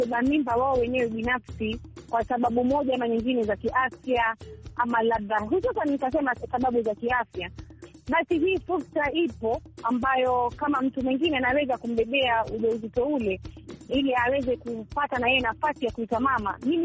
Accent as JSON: {"language": "Swahili", "region": "Kwale County", "country": "Kenya", "said": "natokea Kenya, maeneo ya Kwale County."}